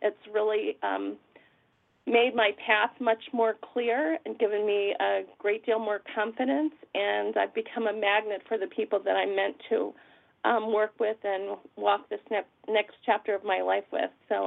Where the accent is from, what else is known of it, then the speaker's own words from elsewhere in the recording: Saratoga Springs, New York, United States; first of all, I wanted to tell you I'm from Saratoga Springs, New York.